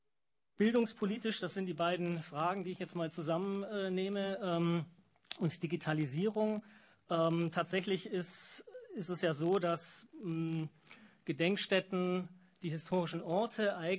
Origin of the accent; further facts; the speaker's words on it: Thuringia, Germany; Ich komme aus Thüringen.